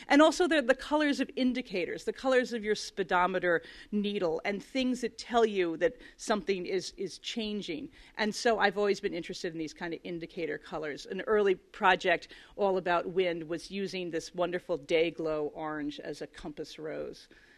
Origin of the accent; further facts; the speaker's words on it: Philadelphia, Pennsylvania, United States; I grew up in Philadelphia on the Schuylkill, which has a 6-foot tide.